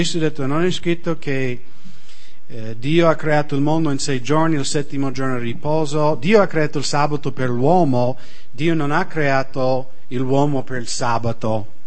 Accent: United States; Italian is a second language

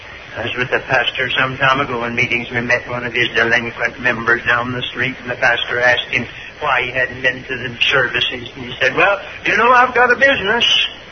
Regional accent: Hickory, North Carolina, United States

